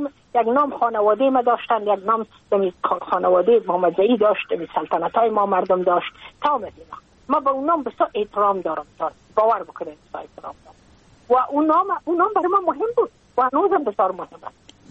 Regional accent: Afghanistan; moved away as an adult; now in United States; از اینکه ما که از افغانستان بقیه آمدم من اون سال بودم 28 ساله

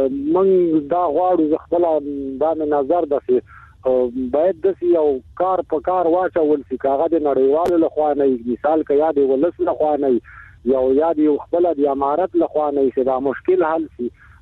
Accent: Afghanistan; زه افغان مهاجر يم، کډلی زدران يم،

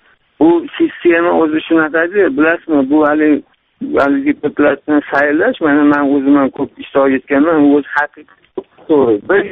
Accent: Tashkent, Uzbekistan; born there; men Toshkentga tug'ilganman.

